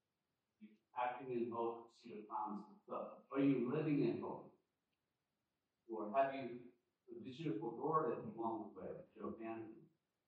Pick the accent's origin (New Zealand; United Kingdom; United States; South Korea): South Korea; I'm fresh from Korea.